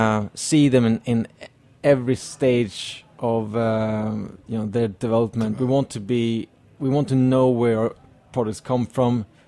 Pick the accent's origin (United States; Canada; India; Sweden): Sweden; Stockholm, Stockholm County; my grandmother was from northern Sweden, and I grew up in Stockholm or the suburbs of Stockholm